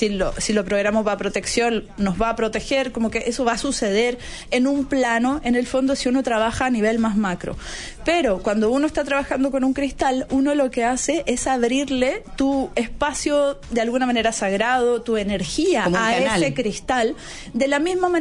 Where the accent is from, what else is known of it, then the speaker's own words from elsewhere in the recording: Amatlán, Morelos, Mexico; Pero mi pueblo, que es Amatlán, que queda dentro de Tepoztlán, es un poquito más tranquilo. De hecho, es un pueblo indígena, comunitario, que tiene su idiosincrasia.